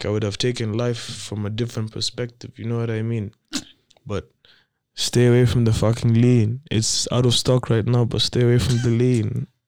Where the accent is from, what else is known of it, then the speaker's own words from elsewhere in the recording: Kenya; You're Kenyan, I'm Kenyan, you know.